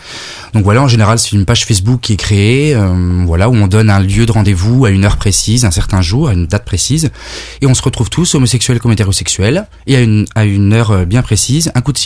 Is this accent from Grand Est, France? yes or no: yes; Grand Est, France; Moi, je suis originaire de Lorraine.